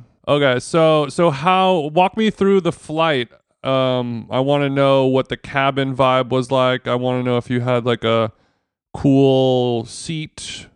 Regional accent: Michigan, United States; We're from Michigan. We just wanted to come check it out.

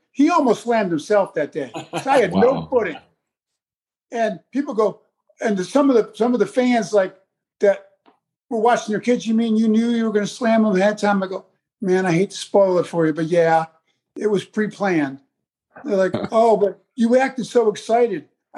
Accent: New York, United States; I'm not from Texas. I'm a New York boy.

